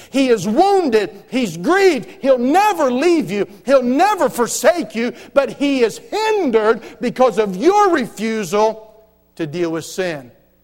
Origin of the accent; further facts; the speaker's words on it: North Carolina, United States; I grew up in North Carolina. I grew up around the whole PTL scandal back in the 80s.